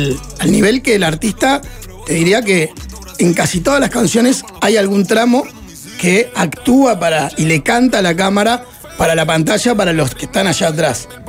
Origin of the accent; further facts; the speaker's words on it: Canelones, Uruguay; Yo soy de Canelones, yo salí de acá.